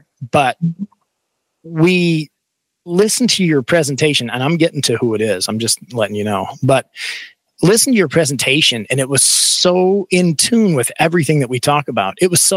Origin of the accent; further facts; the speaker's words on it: Michigan, United States; well as have another Michigander, because normally I'm the only one here and everybody makes fun of my accent.